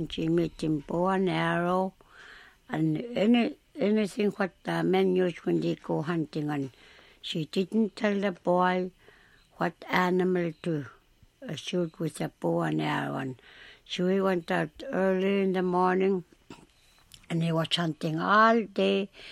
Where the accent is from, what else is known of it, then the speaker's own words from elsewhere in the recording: Bethel, Alaska, United States; I'm from Bethel.